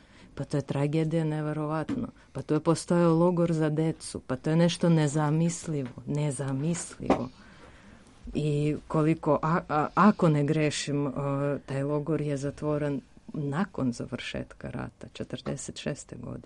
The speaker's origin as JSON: {"language": "Serbian", "country": "Serbia", "said": "Kad idem negde na putovanje i pitaju me odakle si, ja kažem ja sam iz Srbije."}